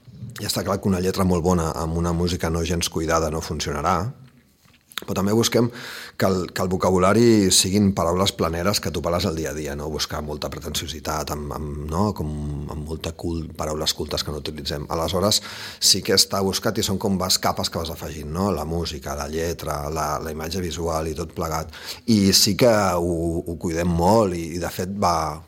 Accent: Sitges, Catalonia, Spain; now in Ribes, Spain; Jo, que sóc de Sitges també, però ara visc a Ribes.

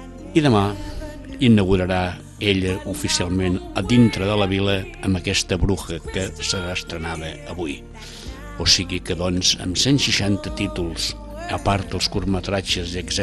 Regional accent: Sitges, Catalonia, Spain; els que som de Sitges

